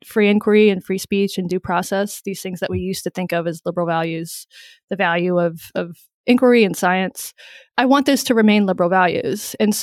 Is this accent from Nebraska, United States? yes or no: no; North Carolina, United States; No, I grew up in North Carolina in sort of a rural Appalachian area in North Carolina.